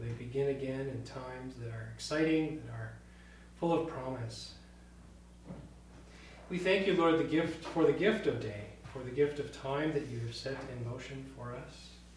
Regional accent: West Fargo, North Dakota, United States; And we come from West Fargo, North Dakota, by vocation, and Fargo, North Dakota, too, by location and work for my wife, Mara.

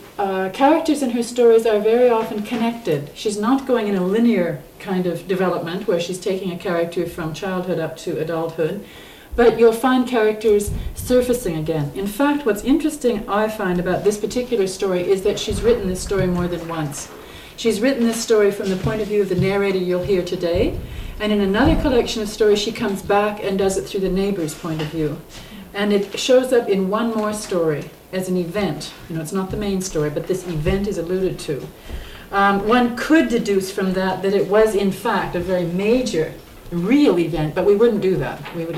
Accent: Seattle, Washington, United States; now in Edmonton, Canada; I grew up in Seattle and I'm currently in Edmonton, Alberta, where I've been for the last several years

